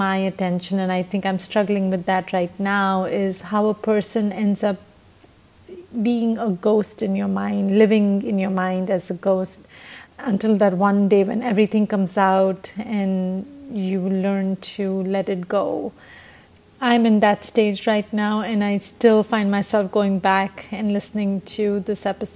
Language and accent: English; Virginia, United States; I'm from Virginia.